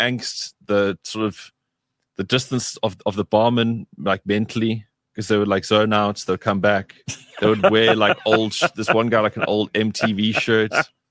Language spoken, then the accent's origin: English; Cape Town, Western Cape, South Africa; I live here. I'm from Cape Town.